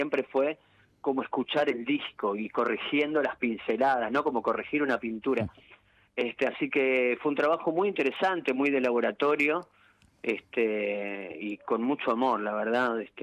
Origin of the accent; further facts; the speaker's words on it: Chaco, Argentina; No, yo vengo del Chaco